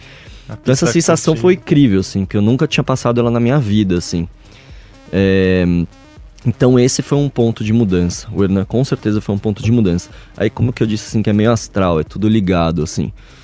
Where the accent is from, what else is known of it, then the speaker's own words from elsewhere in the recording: São Paulo, Brazil; Vai que ele é antenado, que eu sou de São Paulo, e o cara resolve me tocar a track aqui também.